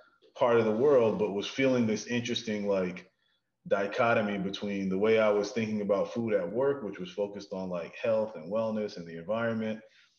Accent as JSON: {"language": "English", "town": "Brooklyn", "region": "New York", "country": "United States", "said": "I'm from Brooklyn originally, and I grew up in a really big family."}